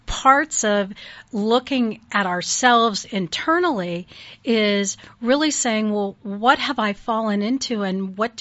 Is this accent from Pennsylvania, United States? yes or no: yes; Erie, Pennsylvania, United States; And I always, I grew up in Erie, Pennsylvania.